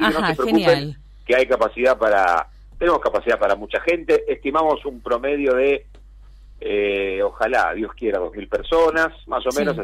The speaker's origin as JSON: {"language": "Spanish", "town": "Crespo", "region": "Entre Ríos", "country": "Argentina", "said": "nosotros somos de Crespo, Entre Ríos, acá argentinos."}